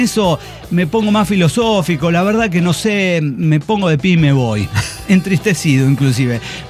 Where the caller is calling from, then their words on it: Mexico City, Mexico; de Ciudad de México.